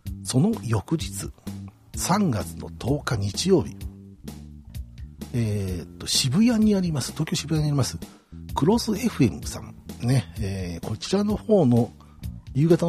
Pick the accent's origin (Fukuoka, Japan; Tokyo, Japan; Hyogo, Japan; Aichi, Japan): Aichi, Japan; Nagoya; いつもなんですけど僕名古屋から来ていますので、名古屋からこの京都という町に来て京都で感じることっていうのかな